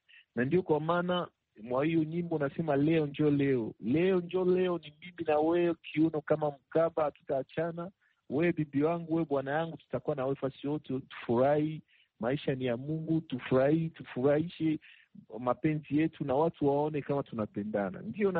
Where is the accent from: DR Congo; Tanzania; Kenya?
DR Congo; Eastern Congo; mimi naishi na nilikomala kwenye East ya Congo, nimezaliwa East ya Congo na huko tunasema Swahili.